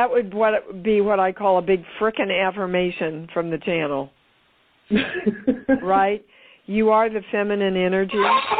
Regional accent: Kansas, United States; I'm from Kansas.

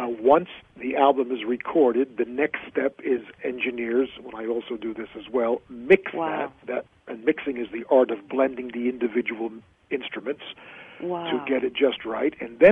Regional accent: New Jersey, United States; I was born in New Jersey, right across the George Washington Bridge, about by car, maybe 14

